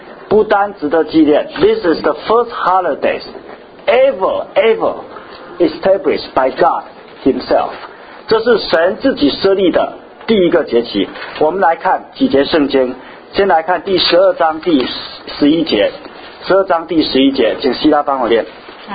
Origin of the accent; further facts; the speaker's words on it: China; 你们知道我们社会上很多节对不对？我们中国人什么节？